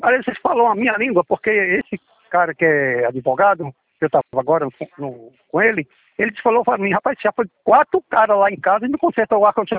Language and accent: Portuguese; Santa Catarina, Brazil; born there; Natural do Rio de Janeiro. Eu nasci em Santa Catarina e fui registrado nessa cidade do Rio Grande do Norte.